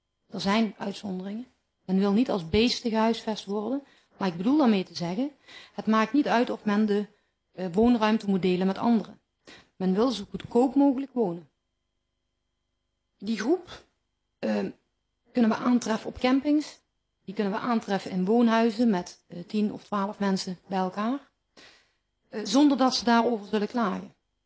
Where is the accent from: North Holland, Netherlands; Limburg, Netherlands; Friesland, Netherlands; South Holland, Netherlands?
Limburg, Netherlands; accent: southern Dutch; now in Eindhoven, Netherlands; Jullie horen het aan mijn accent. Ik kom uit het zuiden van Nederland. Eigenlijk kom ik uit Limburg, maar ik ben geïmmigreerd naar Eindhoven. Dus toch nog enigszins arbeidsmigrant.